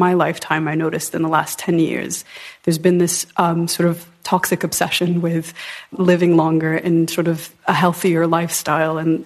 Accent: Jordan; I'm from Jordan.

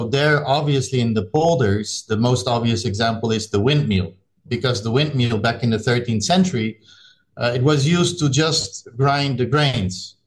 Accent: Netherlands; English is a second language; I grew up in Holland in a polder, and so where my parents still live there. So that's our house is 10 meters below sea level.

